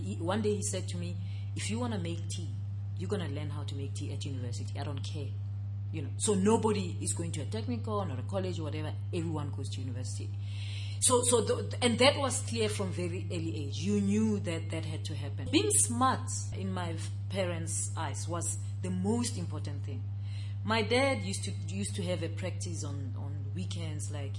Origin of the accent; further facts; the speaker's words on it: Garankuwa, North West, South Africa; I'm a South African, I'm a mother, I'm a woman, I grew up in Harankua. Yeah, so I'm an ordinary South African woman